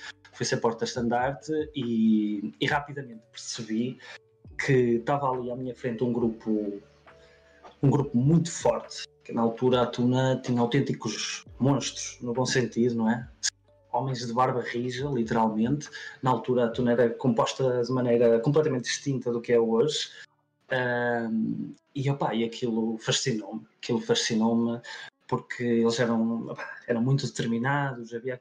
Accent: São João da Madeira, Aveiro, Portugal; eu sou natural de São João da Madeira. E fui para a Vila do Conde viver

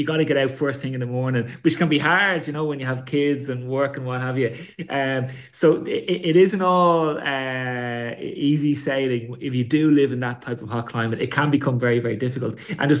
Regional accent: Ireland; I'm from Ireland, but I can no longer deal with an Irish winter after being here for so long.

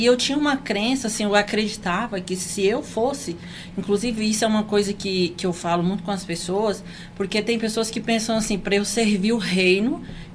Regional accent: Sítio Novo, Maranhão, Brazil; now in Açailândia, Brazil; eu tenho 10 anos de Açailândia, né? Moro, vim a Açailândia há 10 anos. E eu nasci em Sítio Novo, Maranhão. Sou a filha primogênita, nasci no interior, fui criada na fazenda.

